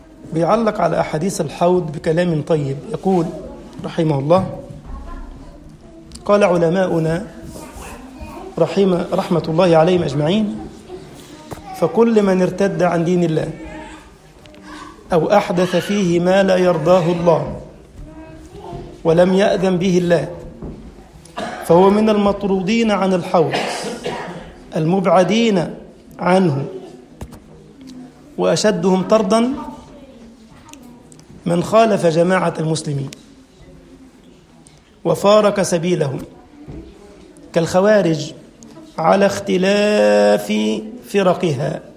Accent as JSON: {"language": "Arabic", "country": "Egypt", "said": "وكان عندنا في مصر حديثا منذ زمن قليل فرقة اسمها جماعة التكفير والهجرة"}